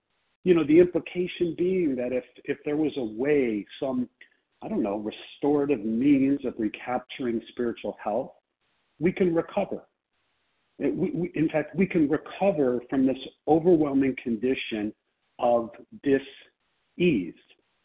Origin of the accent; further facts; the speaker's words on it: Chicago, Illinois, United States; I am from Chicago